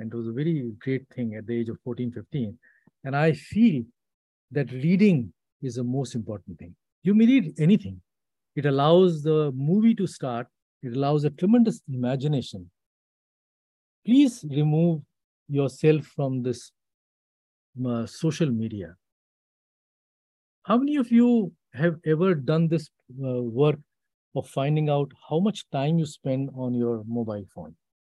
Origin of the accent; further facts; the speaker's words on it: Lucknow, Uttar Pradesh, India; I was born and raised in Lucknow, and I was very inspired by steam engines.